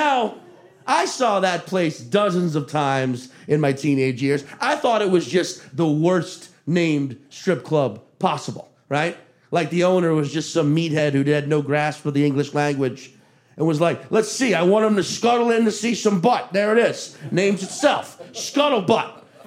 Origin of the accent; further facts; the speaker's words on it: Chalmette, Louisiana, United States; I grew up in Chalmette, Louisiana, which, just to put it in a New York context, because that's where we are now, Chalmette's like the Staten Island.